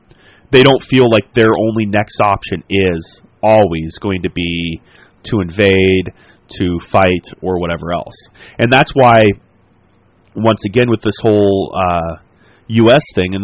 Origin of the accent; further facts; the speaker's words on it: United States; I'm an American, and I think America's interests need to come first.